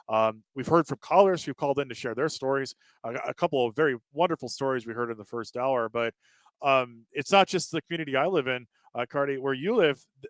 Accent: Wisconsin, United States; This happens in almost every community in Wisconsin. I think of, there's a car dealership near my hometown

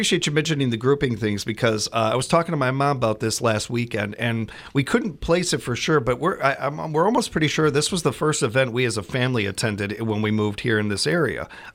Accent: Chicago, Illinois, United States; I mean, we're from the city. We're from Chicago

